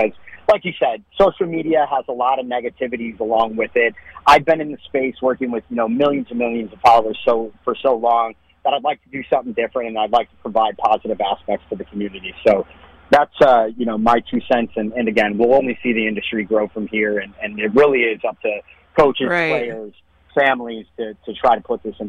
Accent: Florida, United States; because I'm from South Florida, I live in South Florida

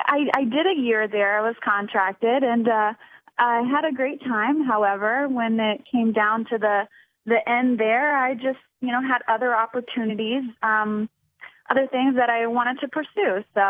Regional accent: Ocala, Florida, United States; now in Orlando, United States; I'm actually born and raised in Ocala, Florida, which is a little bit more north, still considered Central Florida, but super, super country. And I currently reside in Orlando, Florida.

